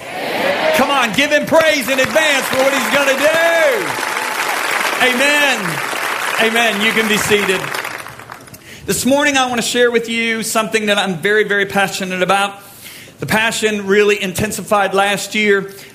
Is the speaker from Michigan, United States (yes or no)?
yes; Michigan, United States; I am from Michigan, so I know none of you like this.